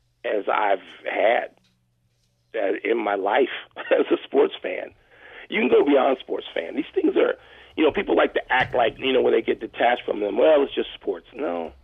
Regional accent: Chicago, Illinois, United States; don't try to convince me as a Chicagoan that there's no thread that is connecting 108 years

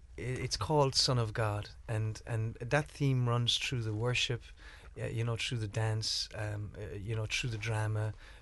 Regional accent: Ireland; many of us, growing up in Ireland, even from a religious perspective

